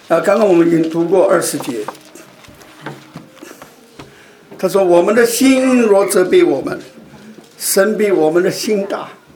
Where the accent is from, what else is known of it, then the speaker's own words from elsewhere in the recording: China; 我们中国人的遗传还有很多